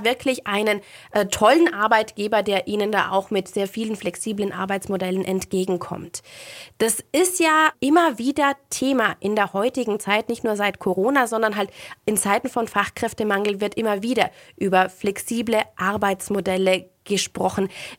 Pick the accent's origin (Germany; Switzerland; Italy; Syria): Italy; Ich komme zum Beispiel aus Italien, da ist eigentlich am Sonntag fast alles offen.